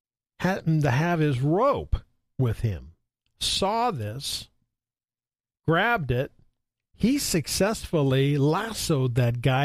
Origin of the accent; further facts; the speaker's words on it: Montana, United States; Well, growing up in Montana, we would come down. Because the only place you could get Coors beer was in Wyoming.